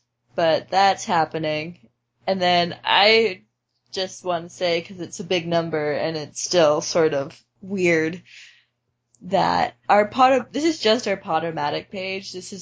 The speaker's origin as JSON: {"language": "English", "country": "United States", "said": "I'm sorry, I don't speak, I'm American, I don't speak your language."}